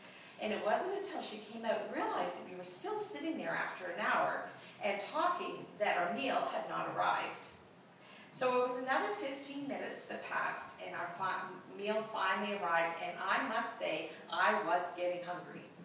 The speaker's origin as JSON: {"language": "English", "country": "Canada", "said": "Being Canadian, I could just do whatever I wanted."}